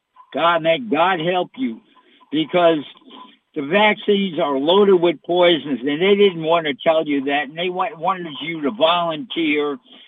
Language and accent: English; United States; I'm an American.